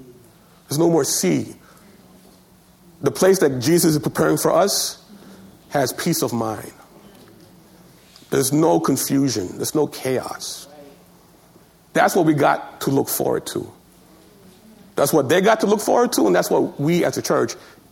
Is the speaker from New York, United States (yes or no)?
yes; New York City, New York, United States; I'm born and raised in New York.